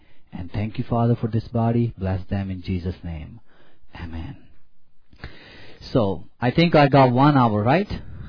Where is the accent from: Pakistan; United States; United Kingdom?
Pakistan; So I was born in Pakistan and lived in Pakistan.